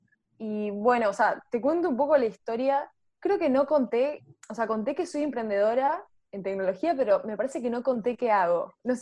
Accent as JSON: {"language": "Spanish", "region": "Buenos Aires", "country": "Argentina", "said": "tengo 23 años, soy de Buenos Aires y soy emprendedora tecnológica."}